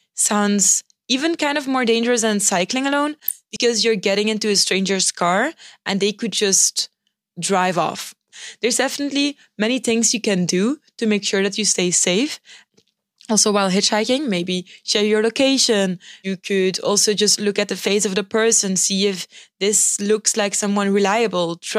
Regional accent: Belgium; she's showing my home country to the world, okay? She's got an Instagram account and she's visiting beautiful destinations in Belgium

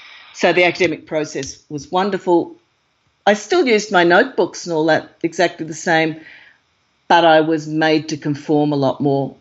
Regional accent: Australia; because I'm Australian.

